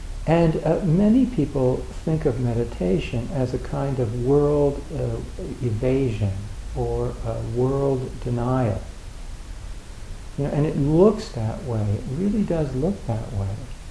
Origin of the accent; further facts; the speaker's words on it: United States; And I didn't know what he was talking about because I grew up in the United States.